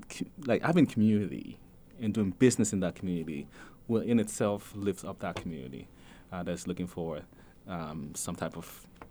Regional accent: Nigeria; But I am Nigerian first, right?

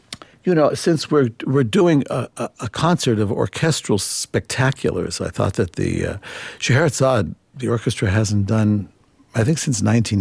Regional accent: United States; because I'm an American musician, American trained

